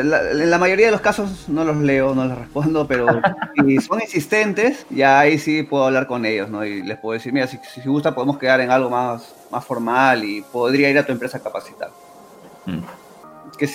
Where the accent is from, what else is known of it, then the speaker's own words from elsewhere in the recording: Peru; como soy yo de Perú